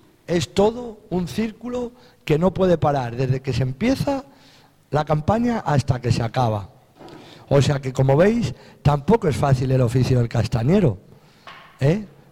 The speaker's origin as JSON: {"language": "Spanish", "town": "Salamanca", "region": "Castile and León", "country": "Spain", "said": "¿Por qué se da en mi tierra y no se da en otra tierra? ¿Por qué se da en Salamanca la castaña y a lo mejor en, no sé decirte, en Cádiz no se da?"}